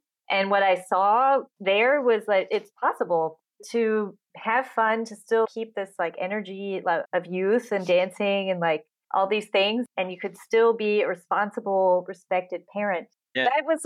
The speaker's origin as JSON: {"language": "English", "region": "Midwest", "country": "United States", "tie": "born or raised there", "also_born_or_lived": "San Francisco", "said": "I grew up in the Midwest of the States, and I moved to San Francisco to go to art school"}